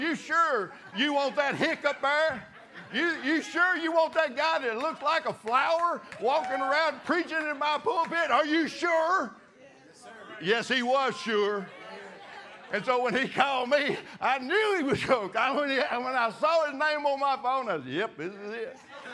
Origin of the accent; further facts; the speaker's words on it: Arkansas, United States; I'm from Arkansas, and I've done had too much on this brain.